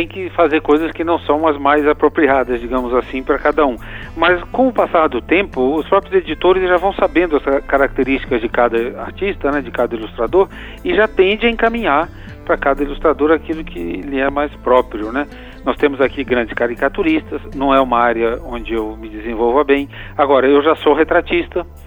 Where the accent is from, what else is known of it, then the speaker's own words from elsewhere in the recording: Chile; eu cresci no Chile, né, Margarida, como você deve saber, né? E acompanhei lá todo o processo político. Estávamos no Chile em 1973, quando houve o golpe.